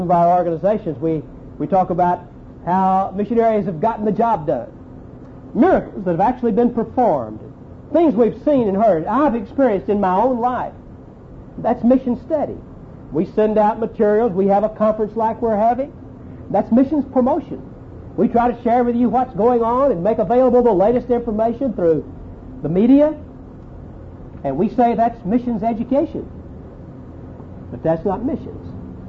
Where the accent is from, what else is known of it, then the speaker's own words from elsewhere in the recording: Knoxville, Tennessee, United States; Bill Wallace was from my hometown, Knoxville, Tennessee.